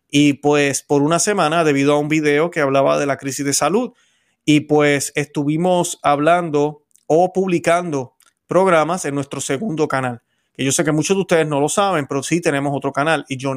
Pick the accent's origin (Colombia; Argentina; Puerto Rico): Puerto Rico; en Puerto Rico, el país de quien, ¿verdad?, de donde soy yo, la Isla del Encanto